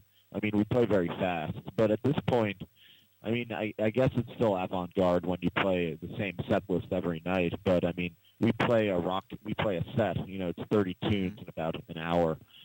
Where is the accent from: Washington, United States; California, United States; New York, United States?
New York, United States; New York City; I mean, I grew up in New York City, and before I started bands like … I had played extensively in the New York City free jazz community